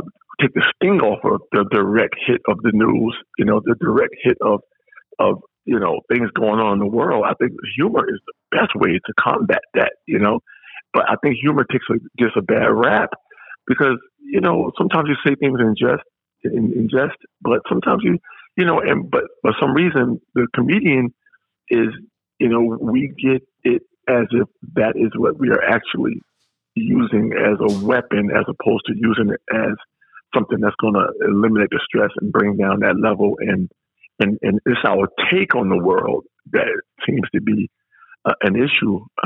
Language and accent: English; New York, United States; I think that New York season is great because I'm a New Yorker and Larry's a New Yorker.